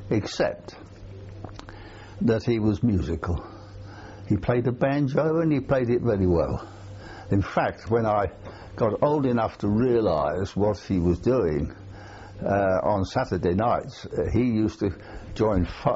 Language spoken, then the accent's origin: English; Lambeth, London, United Kingdom; born there; I was born in Lambeth, South London, South West London, I suppose, in 1922, March the 26th.